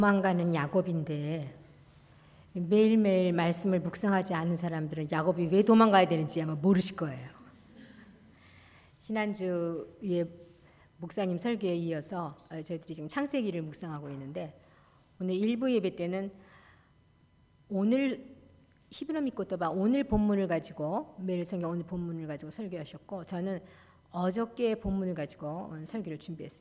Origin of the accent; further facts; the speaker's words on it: Mapo, Seoul, South Korea; 제가 본래 어릴 때그 마포에서 자랐는데요, 늘 한강에 걸어 다니기도 했어요.